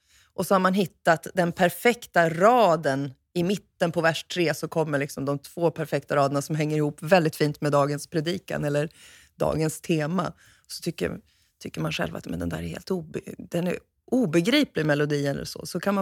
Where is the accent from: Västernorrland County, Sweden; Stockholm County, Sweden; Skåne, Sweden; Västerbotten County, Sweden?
Västerbotten County, Sweden; Holmsund; Jag växte upp i Solbackakyrkan som var i Holmsund.